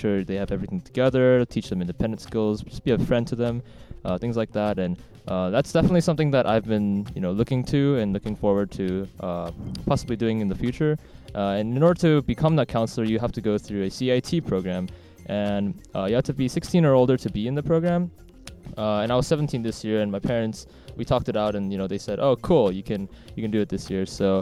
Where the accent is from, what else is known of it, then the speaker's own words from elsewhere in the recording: Cupertino, California, United States; I am from Cupertino, California, which is, you know, very close to San Jose.